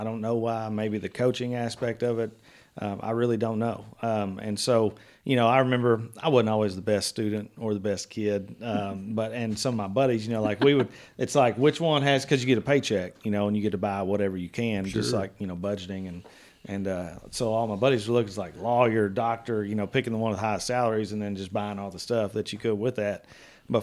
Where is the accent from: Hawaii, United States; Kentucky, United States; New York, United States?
Kentucky, United States; You know, I was raised here in Webster County.